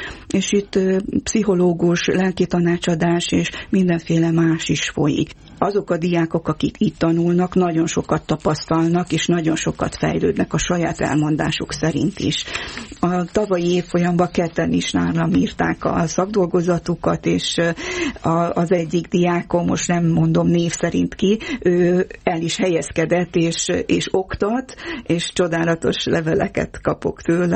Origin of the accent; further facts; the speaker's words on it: Korond, Harghita, Romania; egy olyan családból származom, Erdélyből, Korondról … korondi fazekasmester, a népművészetmestere